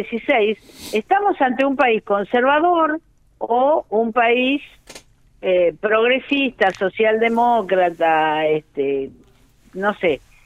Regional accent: Maquinchao, Río Negro, Argentina; yo era una médica joven de un pueblo de la línea sur, yo venía, llegué desde Maquinchao, uh-huh. O sea, no es que era de las grandes ciudades rionegrinas

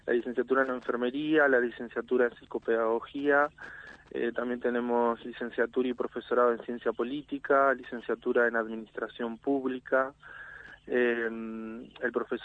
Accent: Río Negro, Argentina; que estudiantes de mi pueblo, de la línea sur, puedan tener un lugar en donde habitar

